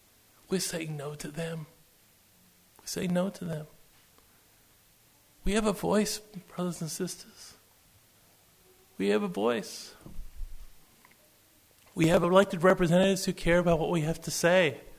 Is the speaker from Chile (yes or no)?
no; Australia; now in United States; I'm from Australia originally.